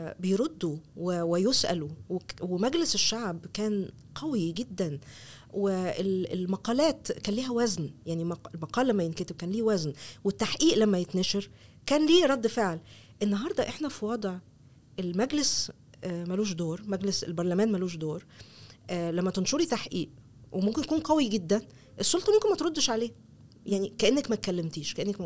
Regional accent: Egypt; إحنا متابعين درج من مصر

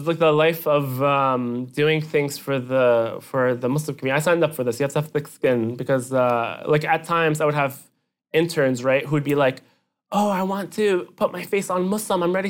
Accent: New Jersey, United States; I am so, like, loud about, I'm from New Jersey. Mm. I'm not from New York. I'm from New Jersey.

